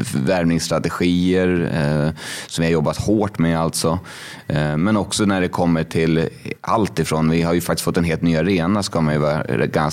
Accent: Uppsala, Uppsala County, Sweden; Ja, men jag är ju från Uppsala liksom.

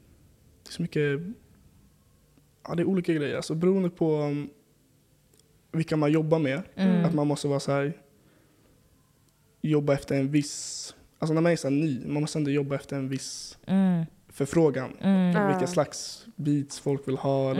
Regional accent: Stockholm, Stockholm County, Sweden; jag är 19 år

